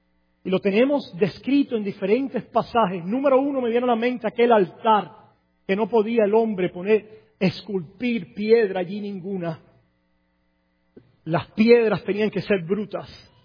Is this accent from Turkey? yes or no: no; Cuba; como decíamos allá en mi pueblo, en Menga. ¿No habían oído eso? Eso es por allá, por el barrio de donde yo crecí, allá en Cuba.